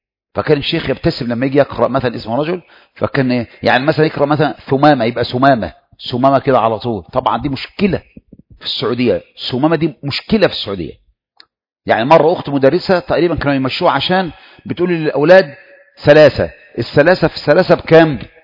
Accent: Egypt; عندنا كمصريين

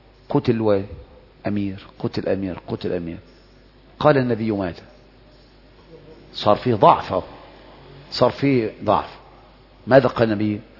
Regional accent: Egypt; بس برضو أنت عارف أنا مصري

